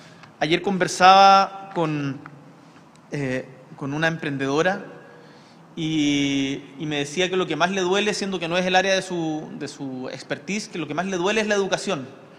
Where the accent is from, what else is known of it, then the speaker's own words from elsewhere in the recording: Punta Arenas, Magallanes and Chilean Antarctica, Chile; vivía cuando chico, bueno, toda mi infancia y adolescencia en Punta Arenas, y en Punta Arenas en esa época había muy pocas librerías